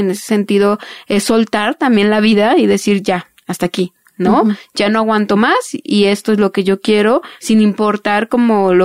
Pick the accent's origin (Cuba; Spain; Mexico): Mexico; todo este ritual que tenemos como mexicanos